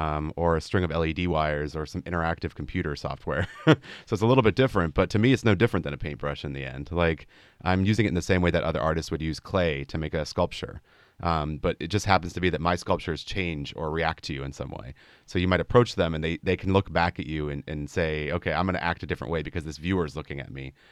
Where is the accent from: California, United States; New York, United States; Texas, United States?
California, United States; Los Angeles; Yeah, I grew up in Los Angeles originally, and you know, I was the son of two teachers and artists in their own way.